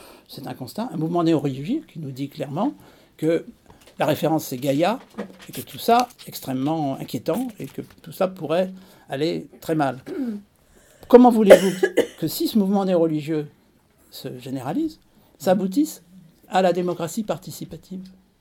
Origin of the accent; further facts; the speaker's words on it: France; en tant que Français, je ne pense pas que je changerai de nationalité.